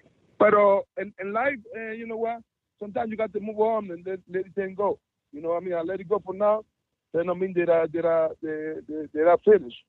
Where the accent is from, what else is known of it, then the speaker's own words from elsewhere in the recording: Cuba; English is a second language; now in United States; I'm an immigrant. I'm coming from Cuba. I was coming from Cuba, and I'm an immigrant